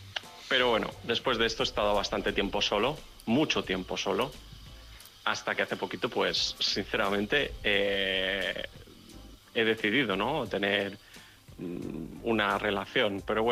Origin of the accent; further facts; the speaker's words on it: Balearic Islands, Spain; soy de Mallorca. Soy un joven que ahora tiene 37 años